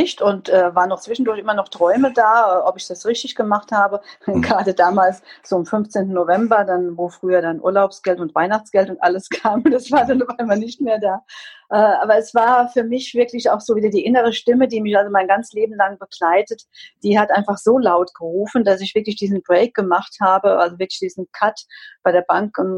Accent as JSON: {"language": "German", "region": "Rhineland-Palatinate", "country": "Germany", "moved": "yes", "lives_now": "Bendorf, Germany", "said": "ich komme aus dem schönen, frischen Westerwald, wohne aber schon ganz lange im Rheinland, in Bendorf bei Koblenz."}